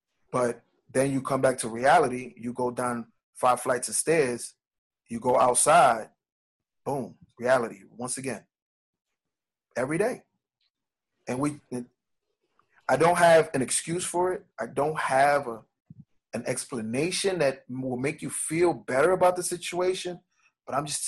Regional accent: New York City, New York, United States; I was raised uptown in Harlem, Riverside 137th.

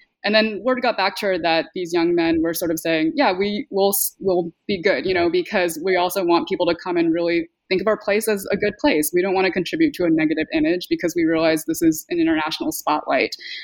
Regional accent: California, United States; the brand of multiculturalism I grew up in the Bay Area.

